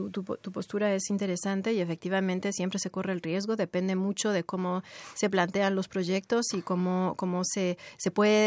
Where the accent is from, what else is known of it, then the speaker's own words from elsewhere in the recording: Mexico; moved away as an adult; now in Montreal, Canada; yo soy de México, yo soy franco-mexicana, pero bueno, llevo viviendo, me considero montrealesa, porque llevo viviendo aquí desde el 2004, vine para hacer mis estudios de posgrado y bueno, me quedé.